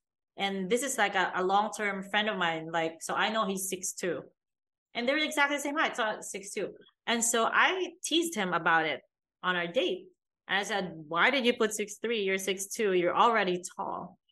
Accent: Philippines; English is a second language; So I'm an Asian girl. I'm from the Philippines. I look Chinese-ish. And then I'm very American when I talk.

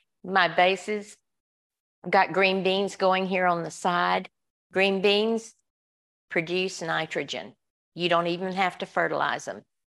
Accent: Johnson City, United States; We grew up in Johnson City where they were zinnias.

